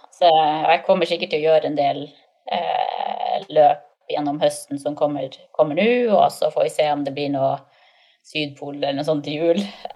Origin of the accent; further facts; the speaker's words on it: Vadsø, Finnmark, Norway; Og så er det veldig enkelt å reise til Oslo, og så er det veldig enkelt å reise hjem til Vadsø.